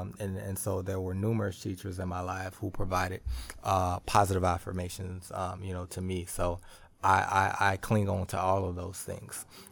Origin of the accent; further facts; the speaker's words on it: Ohio, United States; So that being said, I'm from Ohio.